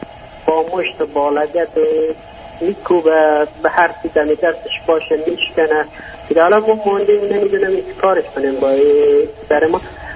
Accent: Afghanistan; Persian is a second language; این که دیگه خب من اهل افغانستانم، باز معذرت که من دیگه اونقدر فارسی خوب نیست.

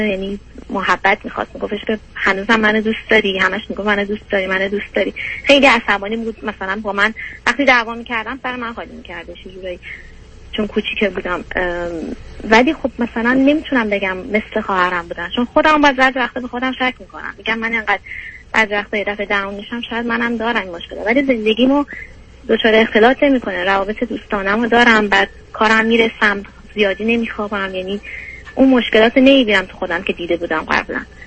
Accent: Iran; moved away as an adult; now in New York, United States; الان 28 سالمه، مدت 5 سال و نیم که از ایران اومدم، امریکا نیویورک هستم.

